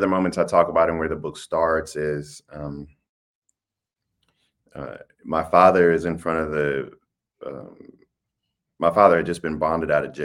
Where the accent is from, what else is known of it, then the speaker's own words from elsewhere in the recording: Denmark; I'm from Denmark. We got three stoplights and a blinking light, so I might have mauled that word.